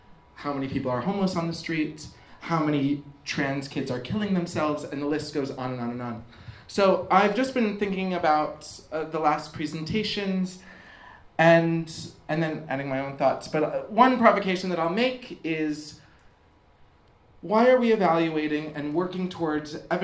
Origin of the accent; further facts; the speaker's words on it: United States; accent: American; now in United Kingdom; You can hear my American accent. But I am naturalized as a British citizen, thank God, because this place is just perfect right now.